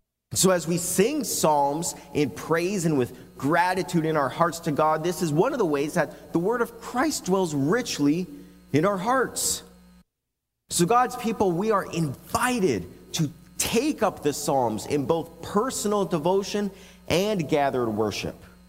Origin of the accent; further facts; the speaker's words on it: Fort Macleod, Alberta, Canada; Both my wife and I, we are originally from southern Alberta. I'm from the Fort McLeod area. And my wife, she is from Tabor. And I grew up on the honeybee farm.